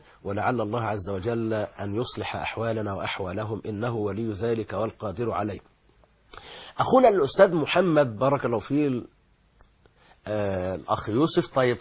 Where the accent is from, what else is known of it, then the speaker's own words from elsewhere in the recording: Egypt; أنا شخصيا كمصري